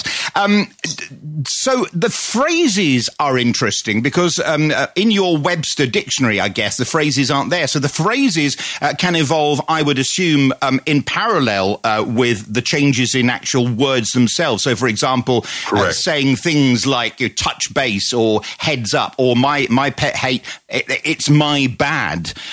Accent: Glasgow, Scotland, United Kingdom; accent: Scottish; I'm from Scotland. I grew up in Glasgow, and the Scottish accent is not only a very different way of saying English words, but we have got our own words, which mean nothing to people in England.

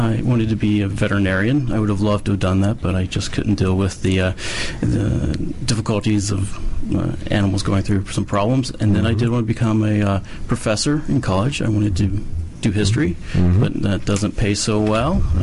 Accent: Troy, North Carolina, United States; Originally from a small town in North Carolina called Troy.

